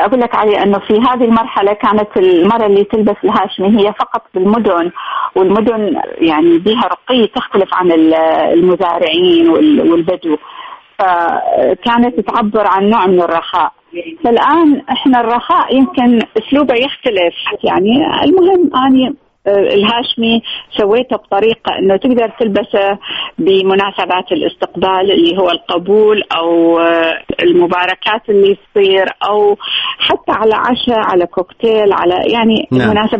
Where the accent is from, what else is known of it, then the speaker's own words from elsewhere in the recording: Iraq; now in Jordan; كوني أمثل العراق، لأن دائما أنا لأن ساكنة بالأردن أطلع باسم الأردن، بس لما أقدر أقول أنا عراقية وأمثل العراق جدا أكون سعيدة.